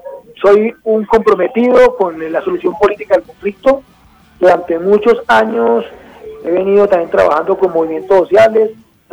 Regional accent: Cúcuta, Norte de Santander, Colombia; por allá en mi ciudad natal, donde en Cúcuta

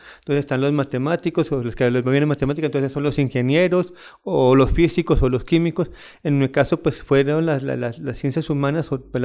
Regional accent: Bogotá, Colombia; Yo soy de Bogotá, nací en Bogotá. Estudié aquí en Bogotá en un colegio que se llama Liceo Cambridge. Ahora ya no existe con ese nombre, le cambiaron el nombre hace poco. Y soy profesional de la Javeriana, estudié historia en la Javeriana.

